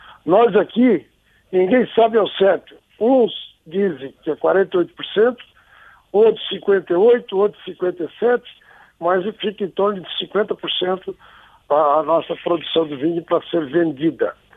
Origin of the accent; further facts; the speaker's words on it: Gravatal, Santa Catarina, Brazil; Eu me criei lá em Gravatal, em Santa Catarina, o meu avô fazia vinho, meu pai fazia vinho, era produtor de vinho